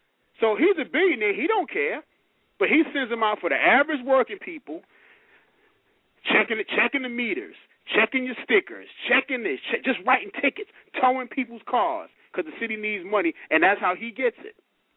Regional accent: New York, United States; This new kid coming up in New York. I'm from New York.

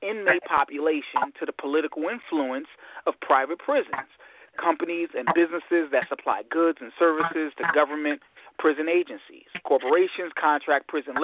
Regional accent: Michigan, United States; I'm your host from Michigan

